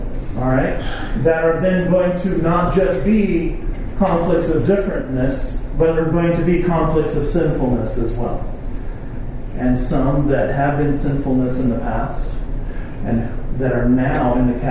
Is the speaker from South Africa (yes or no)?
yes; South Africa; I grew up in South Africa